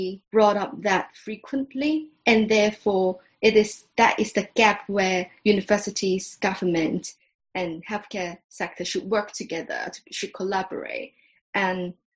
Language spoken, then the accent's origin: English; Hong Kong; English is a second language; now in United Kingdom; I'm from Hong Kong, so I can only speak about being for the Chinese ethnicity